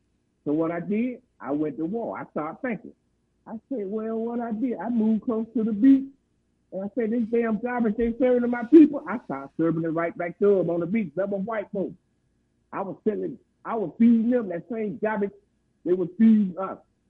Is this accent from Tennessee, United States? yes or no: no; Florida, United States; I'm from South Florida.